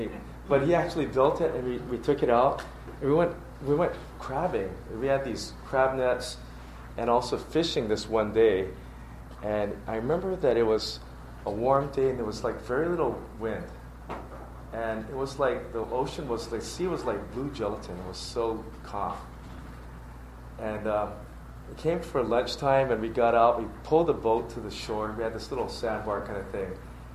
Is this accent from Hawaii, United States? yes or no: yes; Hawaii, United States; So as you know, I was born and raised in Hawaii.